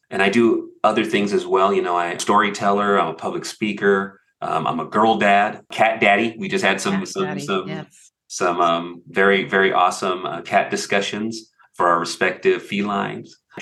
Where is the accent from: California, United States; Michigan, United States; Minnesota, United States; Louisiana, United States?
California, United States; I was raised in California during a time in the 70s when they had free, they just started rolling out free lunch, free meals, free breakfast.